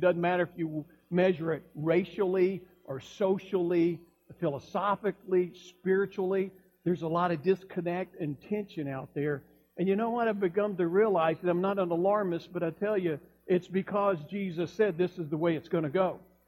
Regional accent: Alabama, United States; Because, you see, I grew up in Alabama. We didn't care.

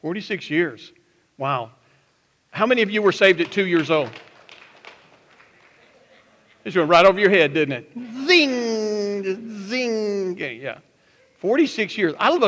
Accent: Chalkville, Alabama, United States; Of course, now I grew up in Chalkville, Alabama. I was out in the sticks, you know.

